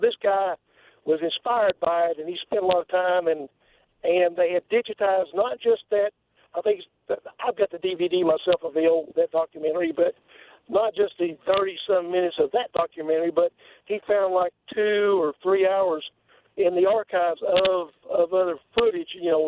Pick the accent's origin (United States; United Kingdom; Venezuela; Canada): Canada; Campobello, New Brunswick; I'm from Campobello as well, all right?